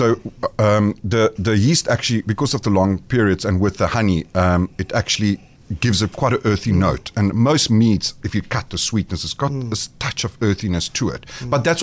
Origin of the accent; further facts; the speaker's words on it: South Africa; to make it more palatable for our general African population, our being South African. South Africans do tend to have a slightly sweeter palate than, say, the Europeans.